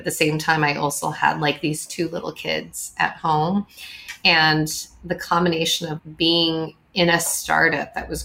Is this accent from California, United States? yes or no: yes; California, United States; also born or lived in Midwest; My parents immigrated from Taiwan. I was born in the Midwest and then grew up mostly in California.